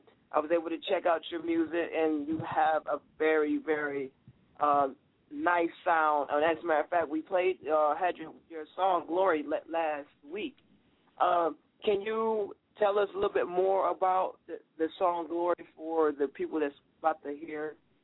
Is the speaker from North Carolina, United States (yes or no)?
no; Detroit, Michigan, United States; I'm a huge Detroit Lions fan. I'm from Detroit, so.